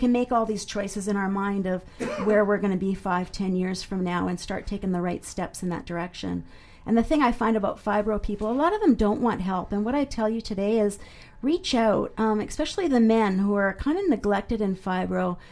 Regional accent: Canada; I'm a Canadian author as well.

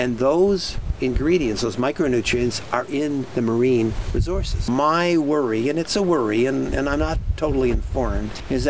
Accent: California, United States; now in Canada; So I'm not from here, right? I grew up in California. And one of the great joys of my life is that I'm now part of this place in a way that goes that deep.

